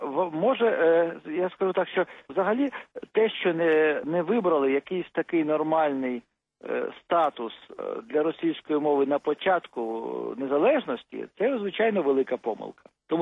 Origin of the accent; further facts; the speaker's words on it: Kyiv, Ukraine; я виріс в Києві. Я переїхав з родиною до Києва, коли мені було 3 роки.